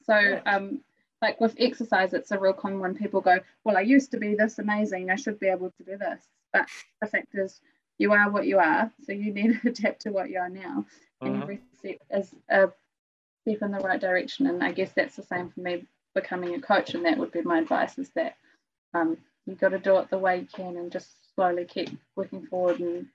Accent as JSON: {"language": "English", "country": "Germany", "tie": "born there", "second_language": "English", "said": "I was born in Germany, it makes sense in German, but not in English."}